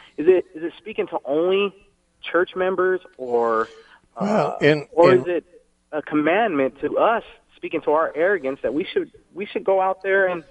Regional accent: Phoenix, Arizona, United States; born there; It's awfully funny because I was born in Phoenix.

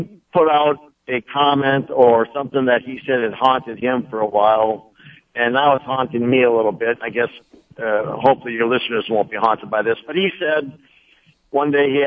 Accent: Ireland; I'm Irish.

